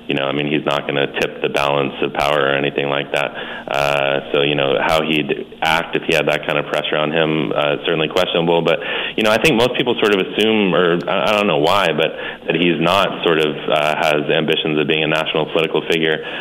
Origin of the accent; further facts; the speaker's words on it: Maine, United States; I mean, you look at someone like Susan Collins from my home state of Maine